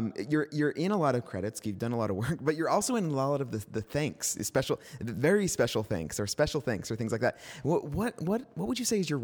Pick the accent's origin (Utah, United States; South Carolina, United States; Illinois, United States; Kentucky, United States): Utah, United States; So I am from Utah. I come from Utah.